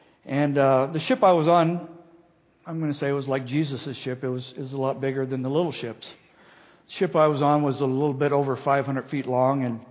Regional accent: California, United States; I grew up in Orange County, and me and my friends, we decided we're going to go down the beach.

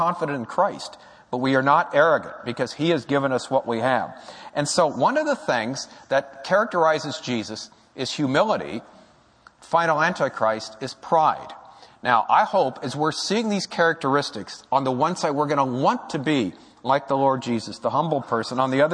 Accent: California, United States; One guy was from Minnesota. I'm from California.

